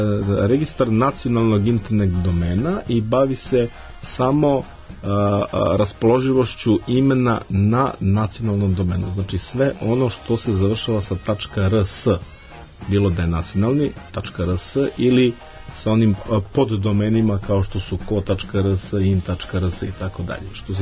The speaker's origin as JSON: {"language": "Serbian", "country": "Serbia", "said": "Kod nas u Srbiji postoji dovoljan broj ISP-ova"}